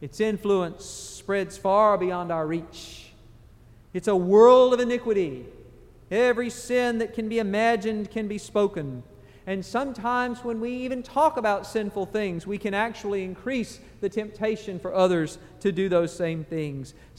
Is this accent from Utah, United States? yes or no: no; Georgia, United States; Now, I grew up in South Georgia, and the particular area where I grew up, if you dug a well down far enough to get drinkable water, it would often taste like sulfur.